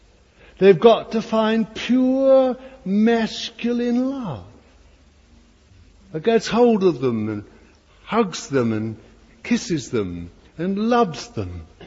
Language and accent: English; Bethnal Green, London, United Kingdom; born there; It's funny what London does for me or holds for me, I don't know. It's because I was born there in Bethnal Green, I suppose.